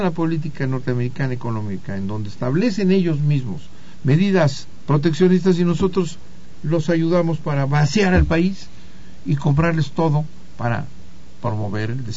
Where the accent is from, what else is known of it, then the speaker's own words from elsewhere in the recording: Mexico; Nosotros tenemos la obligación como mexicanos de defender los intereses de los mexicanos